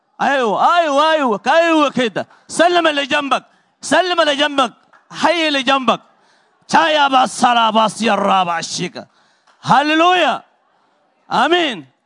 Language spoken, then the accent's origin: Arabic; Upper Egypt, Egypt; وانا مصري الصعيدي، وبحب المصريين لانه انا تربيت في مصر